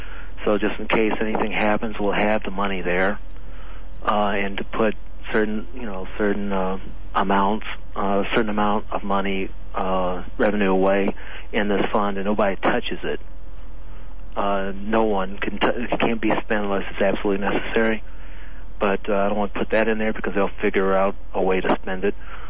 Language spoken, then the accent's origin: English; Indiana, United States; moved away; Well, I immigrated here from Indiana, and I couldn't. I wanted to do this back there, but nobody wanted to do anything.